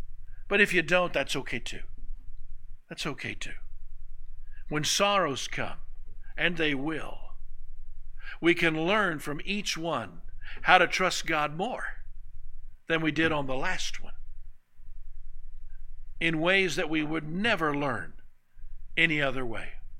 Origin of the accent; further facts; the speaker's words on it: Tulsa, Oklahoma, United States; also born or lived in Bartlesville; When I was a boy, I was born in Bartlesville, north of Tulsa. And when I was about 6 years old, my dad worked for City Service Oil Company. My dad got transferred to Tulsa.